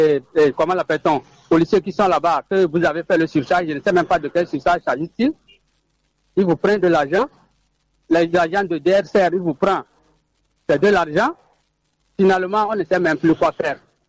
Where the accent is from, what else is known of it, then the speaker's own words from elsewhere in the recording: Togo; Parfois, nous sommes tous des Togolais, il faut qu'on s'entende.